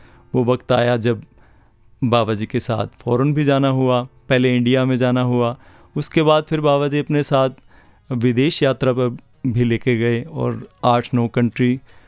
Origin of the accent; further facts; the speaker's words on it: Taraori, Haryana, India; बचपन से ही उनकी गोद में खेले हैं और वहीं से